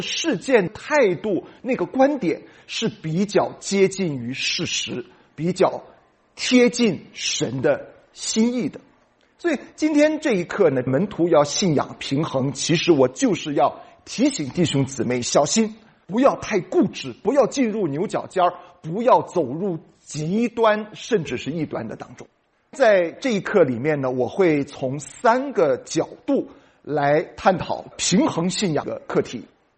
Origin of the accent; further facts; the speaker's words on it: China; 真的让我想起好像我们中国人所讲的那一个盲人摸象的这个故事。